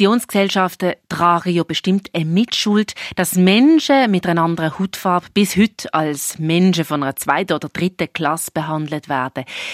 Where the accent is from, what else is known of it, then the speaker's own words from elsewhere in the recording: Basel, Basel-Stadt, Switzerland; Schon während meiner Kindheit in Basel ist mir schon immer aufgefallen, die Missionsstrasse, Missionshaus, die Basler Mission